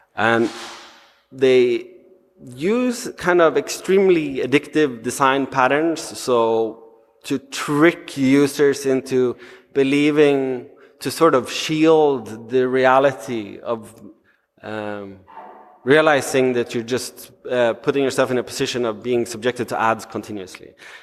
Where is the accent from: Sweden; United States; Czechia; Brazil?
Sweden; now in Amsterdam, Netherlands; I come from Sweden, currently based in Amsterdam and Berlin